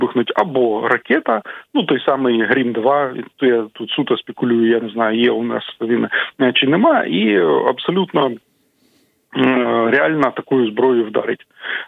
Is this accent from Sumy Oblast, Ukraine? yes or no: yes; Sumy Oblast, Ukraine; Я просто, я сам родом з Сумщини